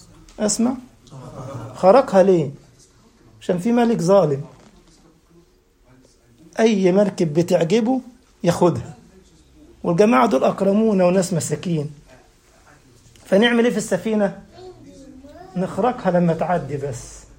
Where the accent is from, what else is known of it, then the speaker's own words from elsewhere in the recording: Egypt; طبعا مؤهلات عليا بياخدوا سنة في الجيش عندنا في مصر